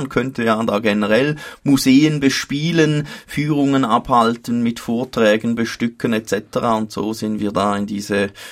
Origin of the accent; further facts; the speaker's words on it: St. Gallen, Switzerland; accent: Toggenburg dialect; ich habe Primarschule und Kindergarten im Toggenburg in der Ostschweiz absolviert, und das hat mich nach wie vor so kräftig geprägt, dass mein Dialekt immer noch durchschlägt.